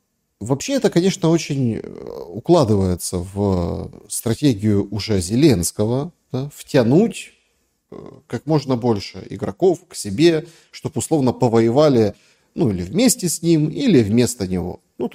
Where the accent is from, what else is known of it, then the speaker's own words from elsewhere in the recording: Ukraine; я украинец из Украины.